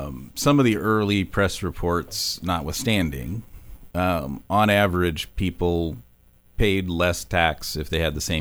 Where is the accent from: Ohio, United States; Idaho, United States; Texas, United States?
Texas, United States; Dallas; I grew up in Dallas. I had a good experience going through the schools.